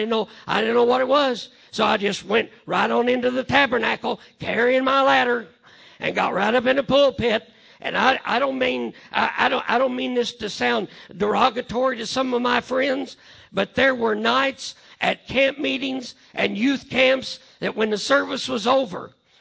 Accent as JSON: {"language": "English", "region": "Missouri", "country": "United States", "said": "I mean, just because I'm from Missouri, does that mean that I can't step up in a pulpit down in Georgia and feel a burden"}